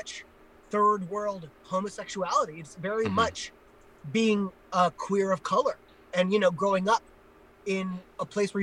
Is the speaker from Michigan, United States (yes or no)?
no; California, United States; Yeah, I was a fat, gay Indian boy in Orange County.